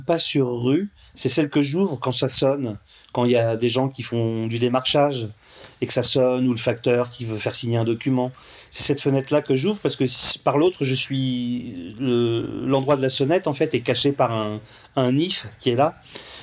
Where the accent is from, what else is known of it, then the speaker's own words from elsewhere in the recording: Paris, Île-de-France, France; Quand j'étais enfant, non, j'étais à Paris, dans le 14e arrondissement, rue du Moulin Vert.